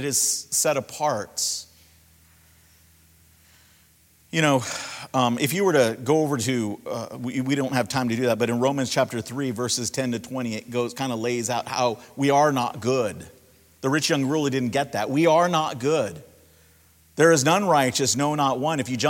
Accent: Los Angeles, California, United States; now in Grand Rapids, United States; I'm from Los Angeles. Talk about a messed up society.

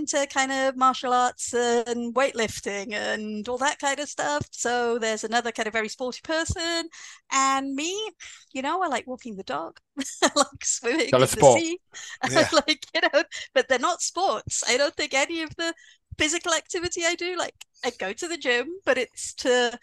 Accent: Wales, United Kingdom; also born or lived in Spain; being Welsh and at a time when Wales actually was winning a lot. Living in Spain

